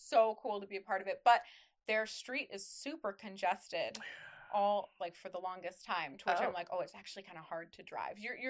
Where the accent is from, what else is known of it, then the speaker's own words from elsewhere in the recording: Canada; No, I am. I am from Canada.